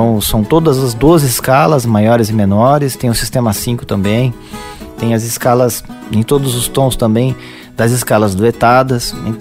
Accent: Itu, São Paulo, Brazil; also born or lived in Jaguariúna / Mogi Mirim; eu fiz um concurso público na prefeitura de Itu, né? A cidade onde eu fui criado e nasci.

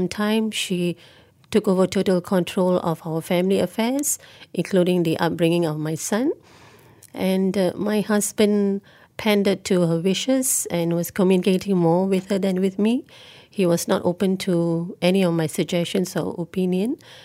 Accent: Ipoh, Perak, Malaysia; now in Kuala Lumpur, Malaysia; And since we were both working in KL and I had my child in Ipoh in my hometown, my mother-in-law offered to look after our son.

